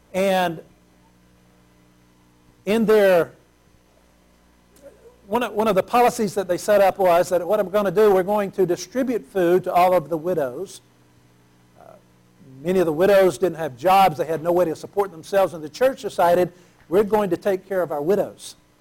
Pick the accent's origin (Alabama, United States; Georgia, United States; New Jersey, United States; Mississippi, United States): Mississippi, United States; Racism is horrible. I grew up in Mississippi.